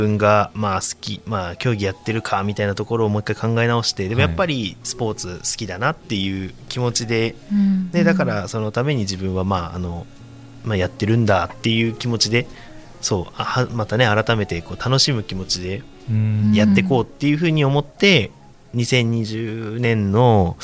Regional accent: Itabashi, Tokyo, Japan; 自分の出身地 あの板橋区内の地元 あの中学校で、

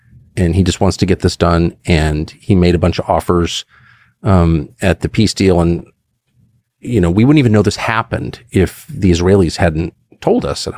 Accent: United States; I'm not Russian or Ukrainian. I'm an American who grew up really believing in my country.

